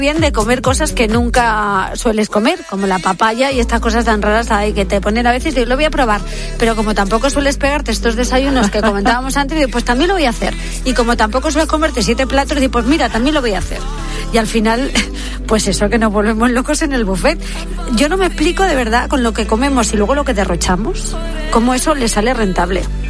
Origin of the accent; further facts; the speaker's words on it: Castilla-La Mancha, Spain; a mí se me van los ojos al queso, como buena manchega